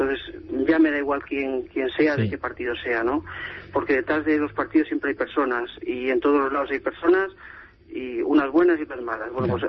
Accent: León, Castile and León, Spain; Y quienes más lo sufrimos somos la gente de León y la gente de Castilla y León

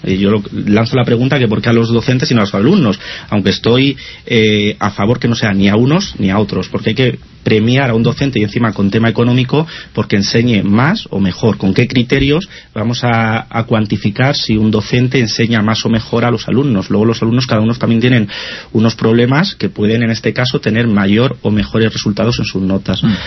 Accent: Spain; tanto los catalanes como los españoles que formamos parte de esta nación, pues España.

